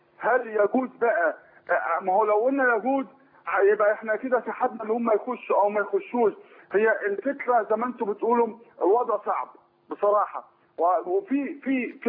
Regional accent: Egypt; احنا كمصريين

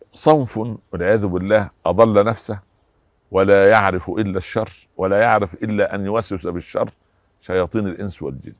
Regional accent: Egypt; المساكين عندنا في مصر في وسط نبات الملوخية

